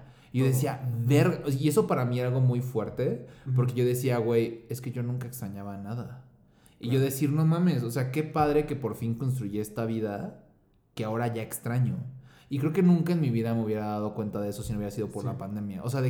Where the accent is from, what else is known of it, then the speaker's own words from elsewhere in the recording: Mexico City, Mexico; also born or lived in Monterrey; yo me fui a Monterrey, siendo de Ciudad de México, y eso como que representó algo fuerte en mi vida